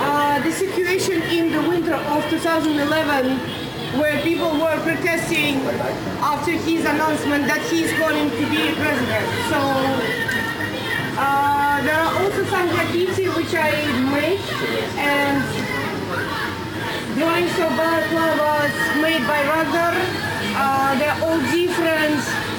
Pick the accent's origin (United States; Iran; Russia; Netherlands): Russia; Moscow; So I was first person from Moscow who was transported there.